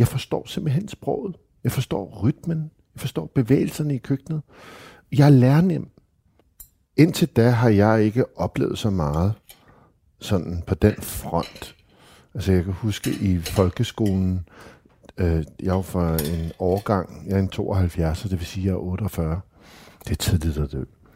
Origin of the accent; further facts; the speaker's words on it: Amager, Capital Region of Denmark, Denmark; Det betyder, at jeg er født og opvokset på Amager.